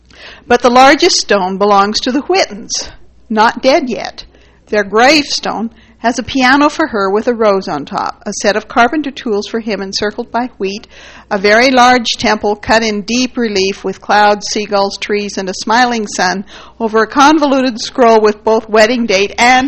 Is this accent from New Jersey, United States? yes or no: no; Indiana, United States; born there; I was born in Indiana, and I'm a convert to the church.